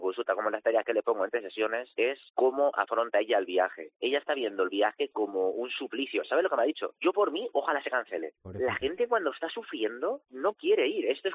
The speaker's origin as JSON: {"language": "Spanish", "town": "Alicante", "region": "Valencian Community", "country": "Spain", "said": "Claro, tú y yo que somos de Alicante, ahora nos vamos a Barcelona y vamos en coche"}